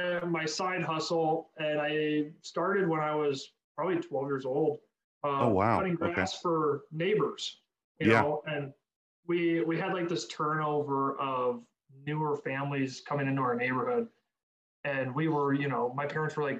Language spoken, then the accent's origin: English; Ohio, United States; So I grew up in Ohio. We're in a small town, well, getting bigger, outside of Toledo.